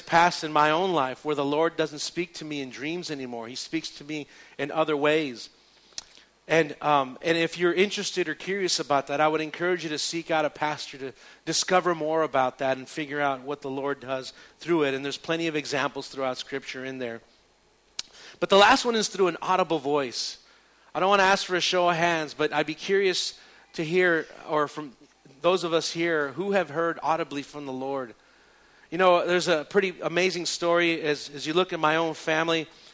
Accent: El Paso, Texas, United States; I'm from El Paso, Texas. And El Paso, Texas is basically like 95% Mexican, okay?

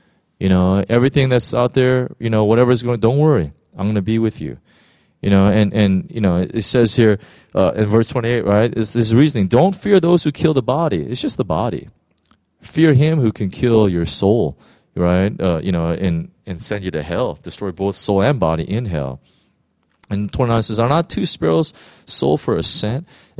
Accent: United States; I come from from America, right?

